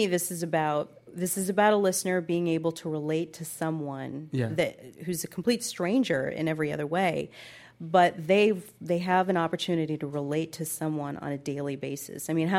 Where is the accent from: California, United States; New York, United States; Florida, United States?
New York, United States; New York City; born there; now in Silver Spring, United States; Silver Spring, Maryland. But before that, I was actually born in New York City.